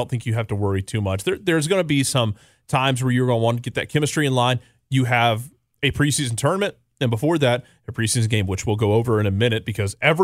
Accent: Germany; also born or lived in Providence; now in Atlanta, United States; I grew up in Germany. I went to Germany. I grew up in Germany. I went to Providence, and now you brought me to Atlanta

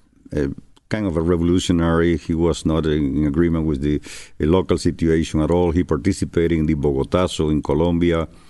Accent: Sancti Spíritus, Cuba; also born or lived in Havana; My father had a store in my hometown, Santi Espiritus, that he ran there.

